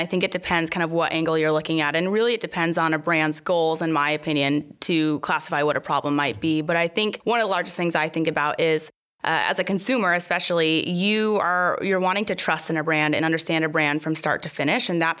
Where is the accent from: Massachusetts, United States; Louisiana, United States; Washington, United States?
Washington, United States; Spokane; So I grew up in Spokane, which is where eTales is located, and went over to Seattle for school at UW, which I loved.